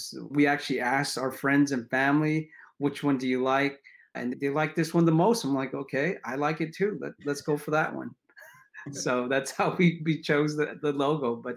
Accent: San Jose, California, United States; also born or lived in Hawaii; Yeah, I grew up in San Jose. I think at age of 9, I was in Hawaii for a couple years at 7.

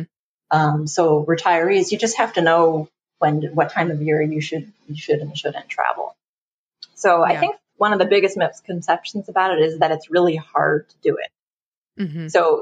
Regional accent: United States; we stayed in Europe for the 90 days that you're allowed to stay as an American, just with no visa.

